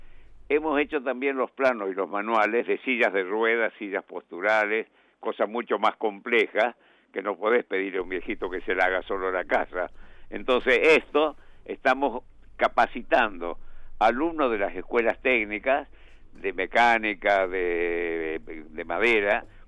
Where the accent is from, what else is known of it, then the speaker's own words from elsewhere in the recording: Charata, Chaco, Argentina; also born or lived in Santiago del Estero; Nací en Santiago del Estero y me crié en Charata, en el Chaco, y estudié en Santa Fe, y bueno, pasé por varios lados.